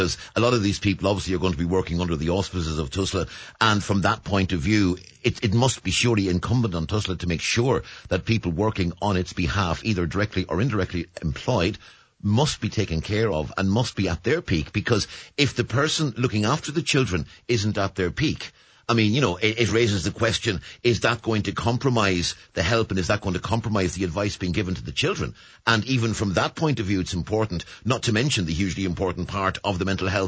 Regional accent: Ireland; You have a film called I'm Grand, because it's a phrase that will evoke a reaction in us as Irish people that others just will not get.

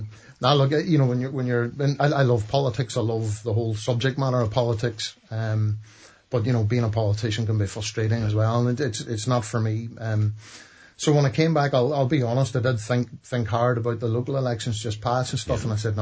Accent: Buncrana, County Donegal, Ireland; moved away; Bonkrana is my hometown. I've lived abroad for quite some time. I love Bonkrana. I love Inishowen. Love Donegal. I'm a proud Irishman.

